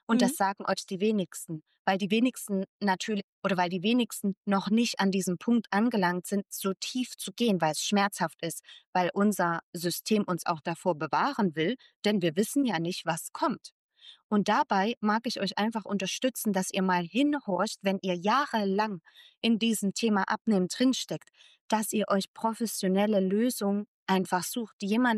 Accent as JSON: {"language": "German", "country": "Germany", "said": "mein Partner ist Argentinierin, ich bin Deutsche"}